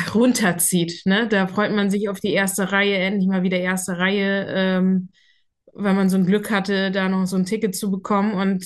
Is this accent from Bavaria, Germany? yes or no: no; Schleswig-Holstein, Germany; als von meiner Heimatstadt. Also in Schleswig-Holstein lebst du ja wirklich auf dem Land